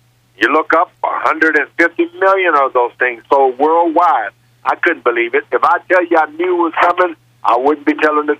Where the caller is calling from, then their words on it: Houston, Texas, United States; Right around Houston, Texas area.